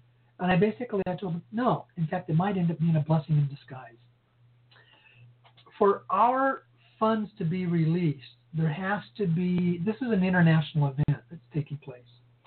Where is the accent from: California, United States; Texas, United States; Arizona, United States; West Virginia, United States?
Arizona, United States; here in my home state in Arizona and in Florida.